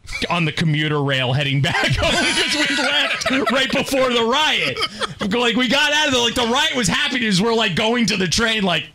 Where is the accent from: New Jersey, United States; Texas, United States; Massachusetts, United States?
Massachusetts, United States; Boston; Senior year high school. I grew up in Boston.